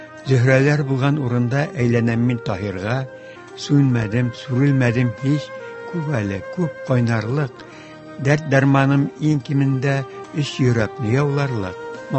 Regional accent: Bashkortostan, Russia; мин туган ягым Башкортстанга кайтып килдем.

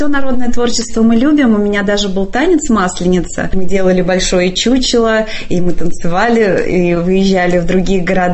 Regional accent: Mari El, Russia; высшее образование я получала в Шкрале, так как я уроженка Марийской республики, все-таки немножко тянет на родину иногда.

